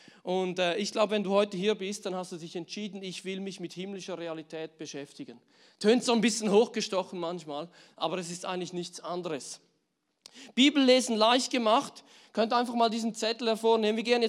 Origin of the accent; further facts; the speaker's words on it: Switzerland; Wir sind Schweizer